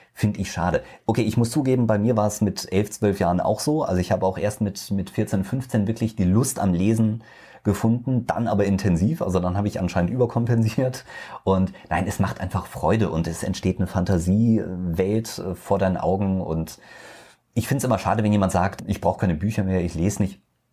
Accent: Hesse, Germany; bei uns in Hessen auf der Kerb. Also ich komme aus Hessen ursprünglich.

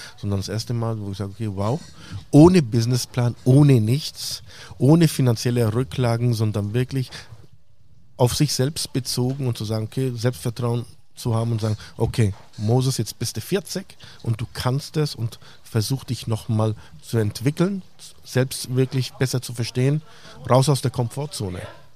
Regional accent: Füssen, Bavaria, Germany; hey, ich bin Allgäuer, ich komme aus einem schönen Füssen

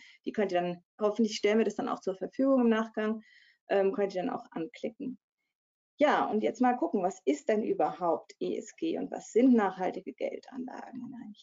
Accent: Freiburg, Baden-Württemberg, Germany; also born or lived in Brussels; Ich komme aus Freiburg, das ist vielleicht ein Clou, sehr grün, Eltern Biologen, hat natürlich auch was damit zu tun.

